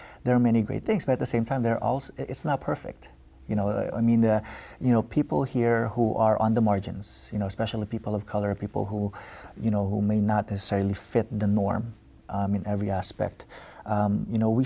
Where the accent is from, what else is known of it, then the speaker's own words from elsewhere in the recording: Philippines; accent: Filipino; English is a second language; now in United States; When I moved here from the Philippines, I was trying to fit in, you know, I was trying to, you know, to get rid of my Filipino accent when I spoke English.